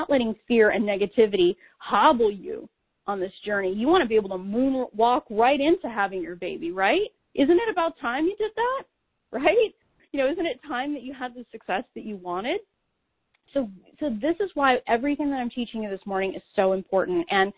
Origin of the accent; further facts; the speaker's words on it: California, United States; I know I'm from California, so I'm totally biased.